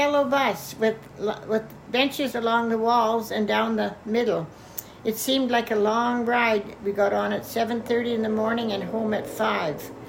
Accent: Athabasca, Alberta, Canada; I was born on January 29th, 1945 in Athabasca, Alberta. I'm the fifth living child of … We lived on a small farm in the district of Willow Ridge.

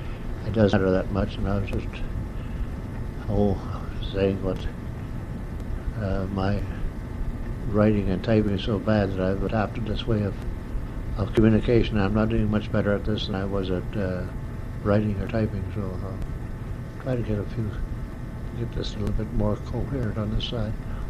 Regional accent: Shediac, New Brunswick, Canada; born or raised there; also born or lived in Nova Scotia; now in -

